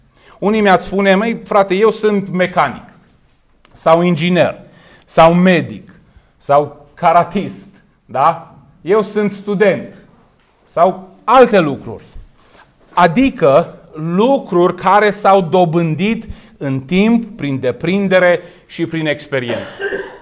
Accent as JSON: {"language": "Romanian", "country": "Romania", "said": "Dacă eu zic că sunt român, este o consecință a faptului că m-am născut în România sau m-am născut din părinți români."}